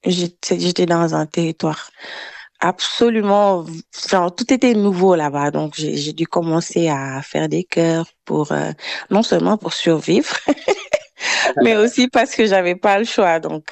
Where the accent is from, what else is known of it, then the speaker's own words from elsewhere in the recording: Saint-Louis, Senegal; now in Dakar, Senegal; Moi, de mon côté, j'ai grandi à Saint-Louis et j'ai commencé la musique là-bas à très bas âge, avant de venir à Dakar